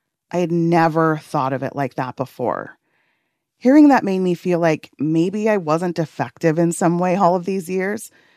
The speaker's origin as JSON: {"language": "English", "country": "Ghana", "said": "As a Ghanaian immigrant, my parents told me that all we had to do was work hard like everyone else"}